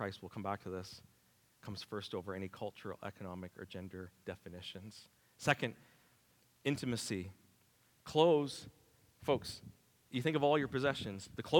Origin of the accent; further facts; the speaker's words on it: Fredericton, New Brunswick, Canada; Before I say I'm a Canadian or I'm a male or I'm from Fredericktonian or Northside or whatever things we use to describe ourselves